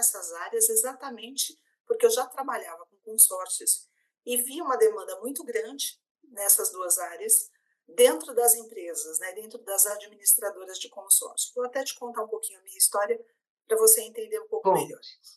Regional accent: São Paulo, Brazil; Eu sou natural de São Paulo, Regina. Sou daqui de São Paulo mesmo.

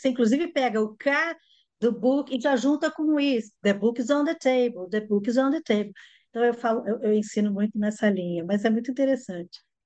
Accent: Rio de Janeiro, Brazil; eu sou formada pelo IBEL, Instituto Brasil Estados Unidos, no Rio de Janeiro, que foi onde eu cresci, e eu fiz todo o curso lá, e lá era o inglês americano.

